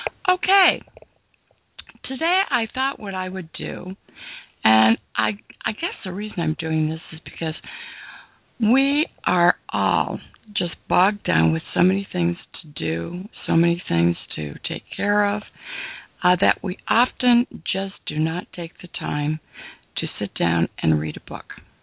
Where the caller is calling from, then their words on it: Illinois, United States; I'm broadcasting from the Chicago suburbs, where it is a very pleasant, sunny morning.